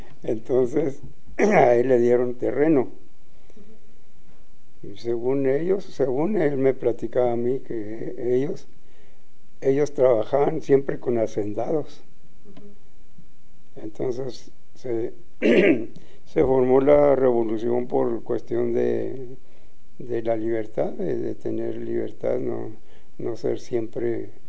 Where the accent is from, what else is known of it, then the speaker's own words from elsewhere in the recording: Casas Grandes, Chihuahua, Mexico; born there; Nací en Casas Grandes, Chihuahua.